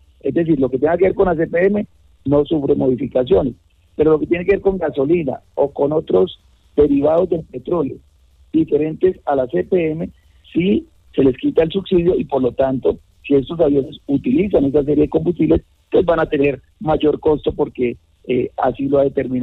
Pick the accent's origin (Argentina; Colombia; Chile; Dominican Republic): Colombia; Guaviare; que yo nací y hasta hoy, siempre celebro las Navidades con mi familia, con mis amigos, en el Guaviare, en mi tierra, que tanto queremos, donde nacimos